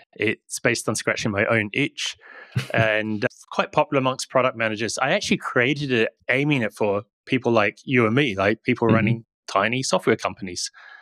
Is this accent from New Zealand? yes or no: yes; New Zealand; I'm actually from New Zealand.